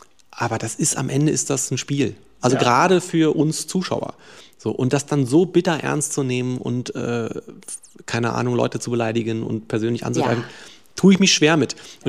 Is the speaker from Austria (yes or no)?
no; Berlin, Germany; das Berlin, in dem ich aufgewachsen bin, das ist Potsdam sehr viel näher und ähnlicher, sage ich jetzt mal, als jetzt so das Berlin, das jetzt so Auswärtige mit Berlin verbinden.